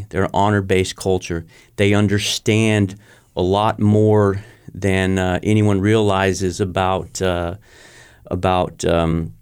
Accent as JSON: {"language": "English", "country": "United States", "said": "But at the same time, I'm an American."}